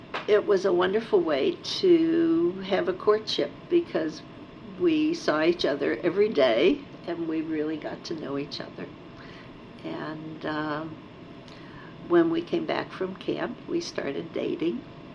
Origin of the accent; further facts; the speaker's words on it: Pittsburgh, Pennsylvania, United States; And Bob also was born and raised in Pittsburgh.